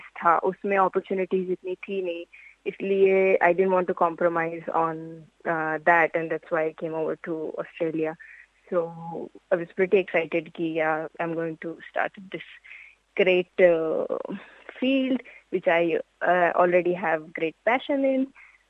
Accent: Jodhpur, Rajasthan, India; मैं जोधपुर राजस्थान से हूँ

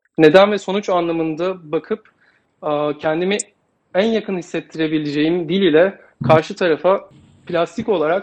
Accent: İzmir, Turkey; İzmir'de doğup büyüdüm. Fakat ailem Bingöl'den İzmir'e kaçmak zorunda kaldı. Göç etmek zorunda kaldı. Orada yaşadıkları bir olay yüzünden. Ailem Alevi ve Kürt

